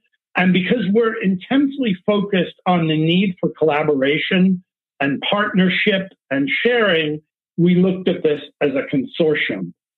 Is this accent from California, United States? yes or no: yes; Palo Alto, California, United States; I've come from the Bay Area. I grew up in Palo Alto